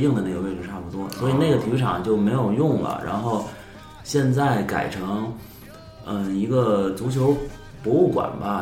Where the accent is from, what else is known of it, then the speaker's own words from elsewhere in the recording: Tianjin, China; 因为我是天津人嘛